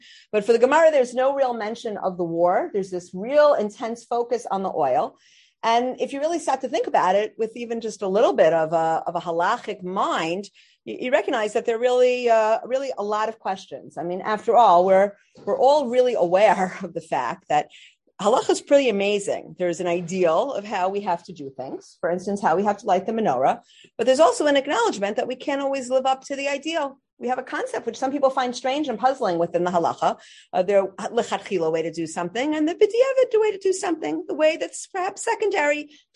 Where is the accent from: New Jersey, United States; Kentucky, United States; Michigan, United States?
New Jersey, United States; Teaneck; She made aliyah with my father about 15 years ago to be living in Yerushalayim, but we grew up in Teaneck.